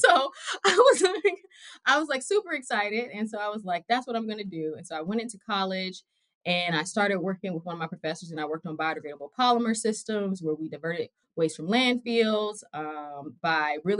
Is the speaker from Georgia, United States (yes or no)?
yes; Atlanta, Georgia, United States; So I grew up in Atlanta, Georgia. I'm born and raised Georgia Peach.